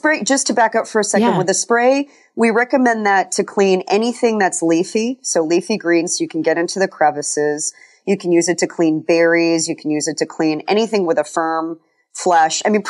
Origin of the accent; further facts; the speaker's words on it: Colorado, United States; And being kind of a tree hugger growing up in Colorado, I thought, wouldn't it be great if we could help prevent food waste?